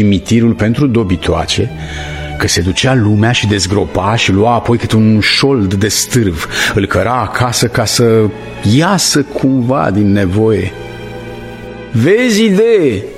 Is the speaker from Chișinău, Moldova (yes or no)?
no; Orhei, Orhei District, Moldova; din Orhei